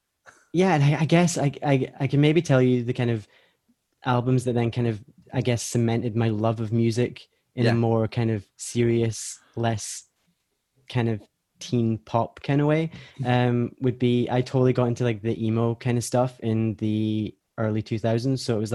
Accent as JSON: {"language": "English", "town": "Inverness", "region": "Scotland", "country": "United Kingdom", "tie": "born or raised there", "said": "because my mom's family are from Edinburgh, so we would drive from Inverness, which is my hometown, down to Edinburgh"}